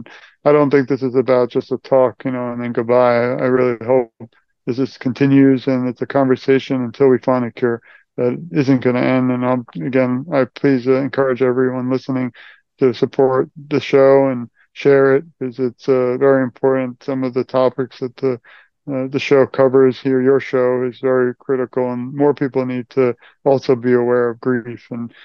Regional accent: New York, United States; Growing up in New York, we had really nothing

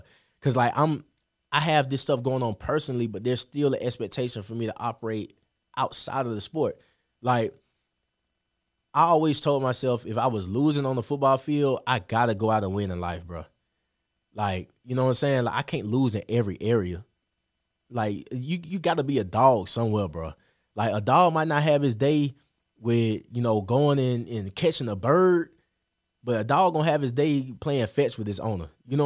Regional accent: Birmingham, Alabama, United States; It was just different because I'm from Birmingham, Alabama. I didn't realize that there was a world outside of just being a city boy.

